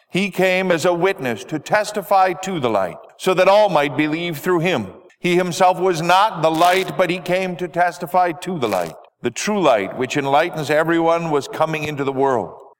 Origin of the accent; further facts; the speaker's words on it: Minnesota, United States; growing up in Minnesota, sometimes it was even long underwear.